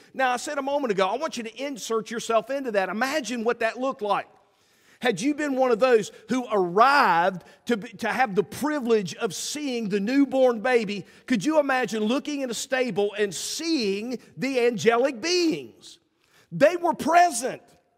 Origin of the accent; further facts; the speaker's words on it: West Virginia, United States; Now, like I said, I grew up in West Virginia, and it gets dark and it gets still at night.